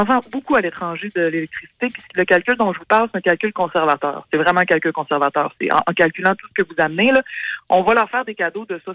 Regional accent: Quebec City, Quebec, Canada; Puis tu sais, moi, je viens de Québec, là.

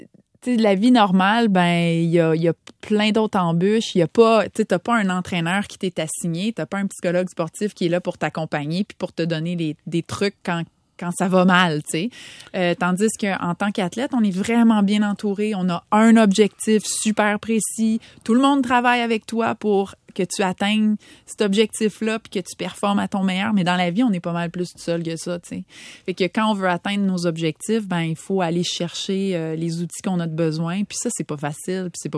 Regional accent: Quebec, Canada; moi, je viens de l'Outaouais. Mont-Sainte-Marie, c'était mon centre de ski, puis c'est pas gros.

